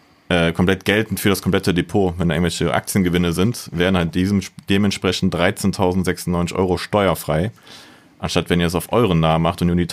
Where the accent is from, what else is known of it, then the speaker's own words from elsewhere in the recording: Rhineland, Germany; Aber ich bin halt Rheinländer.